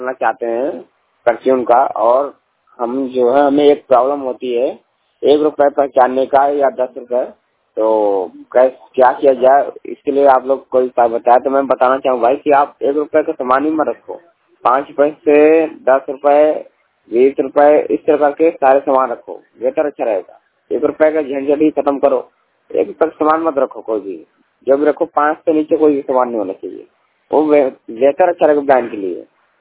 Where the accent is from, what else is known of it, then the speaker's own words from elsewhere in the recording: Shimla, Himachal Pradesh, India; मैं 100% शिमला से बिलोंग करता हूँ।